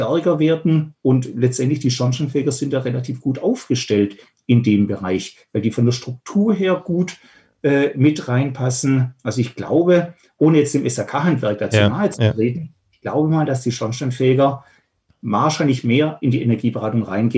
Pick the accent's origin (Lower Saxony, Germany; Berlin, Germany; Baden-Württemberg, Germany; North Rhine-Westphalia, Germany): Baden-Württemberg, Germany; ich komme ja aus Baden-Württemberg